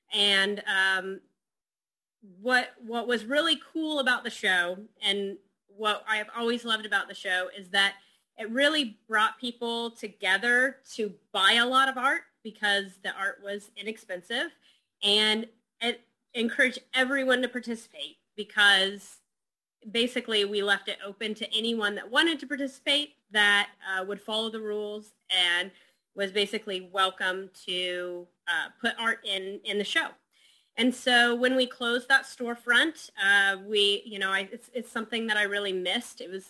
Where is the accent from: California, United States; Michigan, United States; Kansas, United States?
Kansas, United States; Wichita; also born or lived in New York / Texas; now in Springfield, United States; I grew up in Wichita, Kansas.